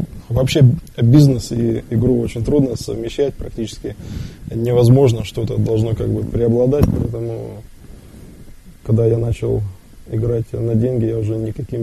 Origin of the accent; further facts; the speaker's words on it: Arkhangelsk, Arkhangelsk Oblast, Russia; Я родом из города Архангельска, это на северо-западе России.